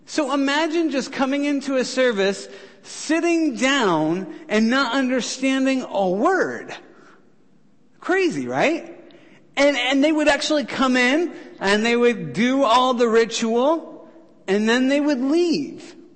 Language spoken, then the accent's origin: English; New York, United States; I'm from New York originally, but they moved down to Memphis. That's why I don't have an accent.